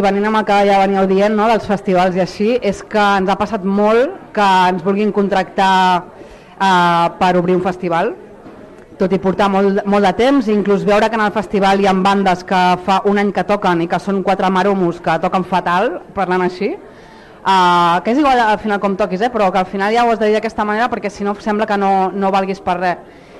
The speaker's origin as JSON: {"language": "Catalan", "town": "Sabadell", "region": "Catalonia", "country": "Spain", "said": "soc de Sabadell i tinc un grup de punk rock … des de fa 20 anys."}